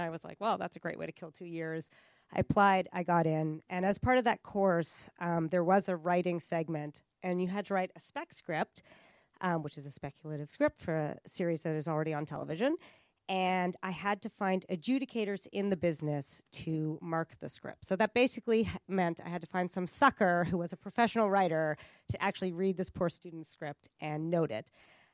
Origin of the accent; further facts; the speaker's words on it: Calgary, Alberta, Canada; I grew up in Calgary, Alberta, so I couldn't have been farther from the television industry.